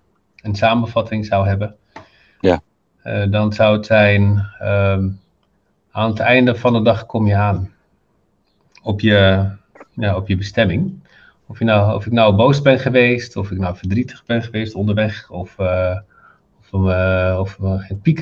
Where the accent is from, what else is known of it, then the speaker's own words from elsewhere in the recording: Tangier, Tanger-Tetouan-Al Hoceima, Morocco; In Marokko. Nee, ik woonde opgegroeid in Tanger.